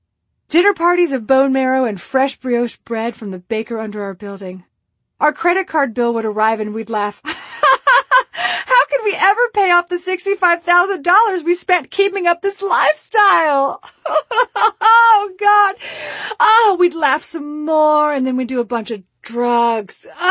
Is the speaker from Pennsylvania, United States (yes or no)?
no; Houston, Texas, United States; now in Chicago, United States; I'm home from Chicago, where I've been living on my own far away from Houston for the first time since college.